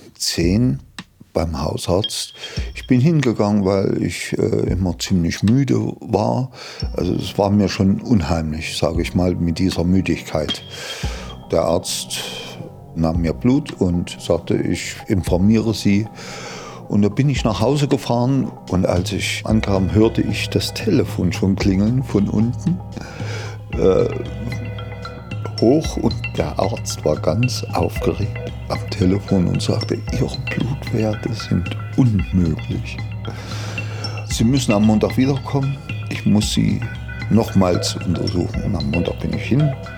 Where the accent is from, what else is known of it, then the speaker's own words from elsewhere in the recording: Erfurt, Thuringia, Germany; Also jetzt wird es 71. Ja, schon ein gutes Alter. Groß geworden bin ich in Erfurt. Das ist die Hauptstadt von Thüringen.